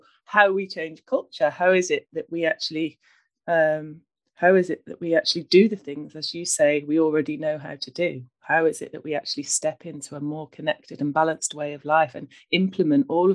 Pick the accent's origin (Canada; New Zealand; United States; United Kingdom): United Kingdom; South West England; I grew up in Cornwall, so I wasn't in a house that didn't have a bathroom, but I was out all the time, you know, in nature